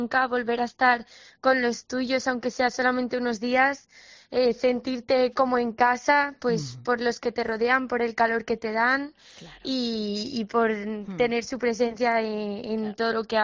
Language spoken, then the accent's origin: Spanish; Aragon, Spain; Yo encantadísima de además poder hacerlo en mi tierra, en Aragón